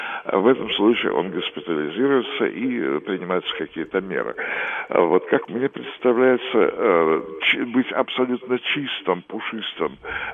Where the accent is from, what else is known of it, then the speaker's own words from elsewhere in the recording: Russia; я позволю себе как россиянин выразить свое отношение